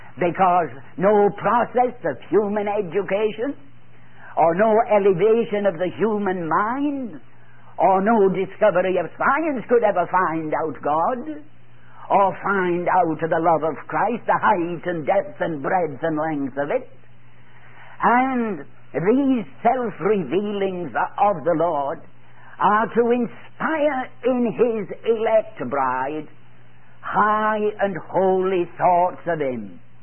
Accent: Scotland, United Kingdom; so bonny, as we Scottish people would say

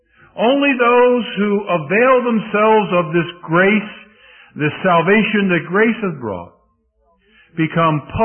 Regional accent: Philadelphia, Pennsylvania, United States; When I grew up in Philadelphia, on numerous occasions, I used the trolley car.

